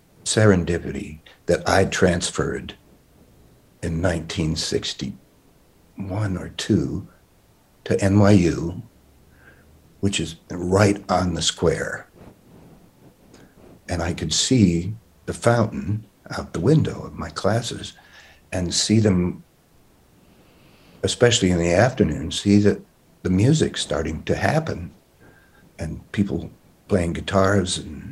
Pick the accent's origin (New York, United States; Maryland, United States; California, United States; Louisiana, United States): New York, United States; Queens; I really didn't know, you know, I grew up in Queens, but I was just a kid.